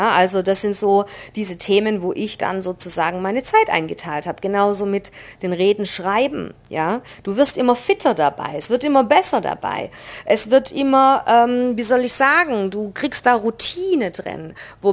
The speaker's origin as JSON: {"language": "German", "region": "Baden-Württemberg", "country": "Germany", "said": "ich komme jetzt aus dem Schwabenland"}